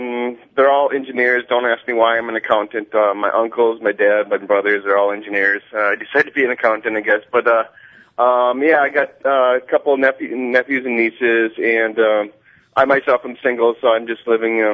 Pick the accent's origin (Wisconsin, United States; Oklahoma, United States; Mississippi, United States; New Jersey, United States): Wisconsin, United States; Superior; I'm from Superior, so Superior 70-30 Democrat Republican.